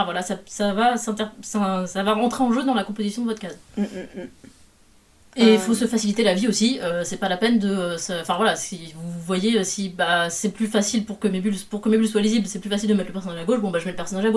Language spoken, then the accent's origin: French; France; on est des Françaises de France, on parle le français